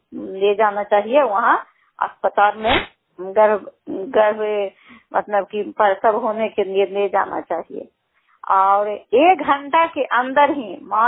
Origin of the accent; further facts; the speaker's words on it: Gunacha, Bihar, India; मैं गुनाचा गांव की रहने वाली हूँ, अशहरी पंचायत और प्रखंड हिंसा बनाम हिंसा नालंदा जिला के रहने वाली हूँ।